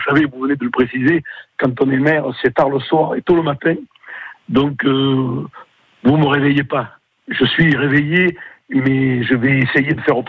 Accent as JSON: {"language": "French", "town": "Brignoles", "region": "Provence-Alpes-Côte d'Azur", "country": "France", "tie": "born there", "said": "c'est que j'y suis né. J'ai habité une ville voisine pendant quelques années. Je suis né à Brignoles, je suis marié à Brignoles. Mes enfants sont nés à Brignoles."}